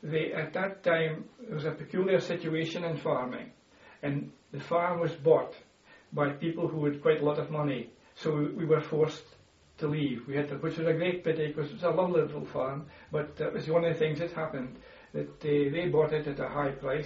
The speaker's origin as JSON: {"language": "English", "town": "Charleston", "region": "Scotland", "country": "United Kingdom", "tie": "born or raised there", "said": "I was born in Charleston, Nick, just outside Aberdeen, on that date."}